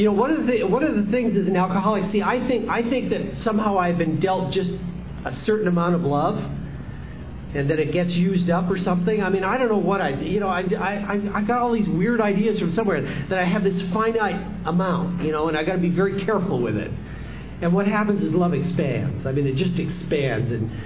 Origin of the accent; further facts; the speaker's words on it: Canada; I had an opportunity to go to Vancouver, to go back to my home country for business purposes.